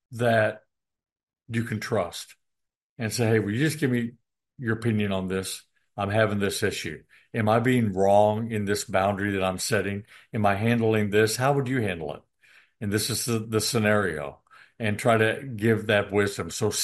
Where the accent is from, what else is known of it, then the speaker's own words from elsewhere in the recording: Illinois, United States; I grew up in Southern Illinois, in the country, and we had neat things out in the country